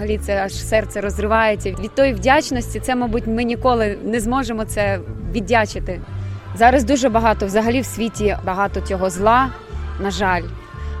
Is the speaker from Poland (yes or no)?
no; Polesia, Ukraine; ну от я з Полісся, є в нас ще жінки, пам'ятають